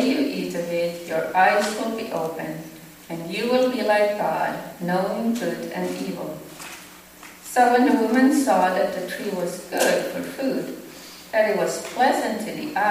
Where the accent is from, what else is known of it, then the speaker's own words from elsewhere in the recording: Finland; English is a second language; moved away; I am from Finland, and that's why I have an accent, and I lived here for 36 years, but I cannot lose it.